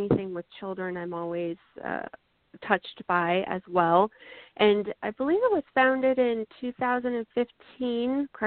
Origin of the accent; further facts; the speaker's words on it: Nebraska, United States; So I'm from Nebraska, and this is Nebraska USA Worldwide.